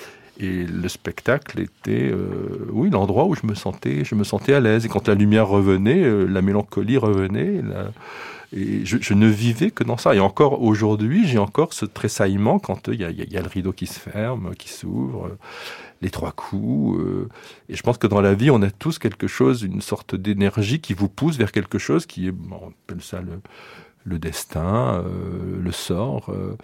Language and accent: French; Arles, Provence-Alpes-Côte d'Azur, France; born there; je suis né à Arles